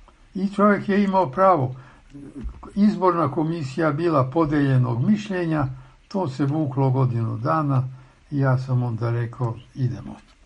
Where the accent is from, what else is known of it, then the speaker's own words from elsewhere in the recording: Subotica, Vojvodina, Serbia; first language Hungarian; Serbian is a second language; also born or lived in Belgrade; Ja sam odrastao u Subotici. Moj materni jezik je mađarski. Školovao sam se u Beogradu, studirao, diplomirao, promovirao, sreo ljubav svog života tamo, znači srpski.